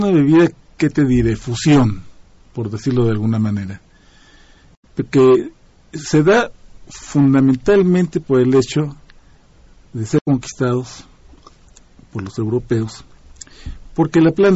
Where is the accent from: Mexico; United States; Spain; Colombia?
Mexico; como buen mexicano, no puedo negar mi afición por el gusto por el tequila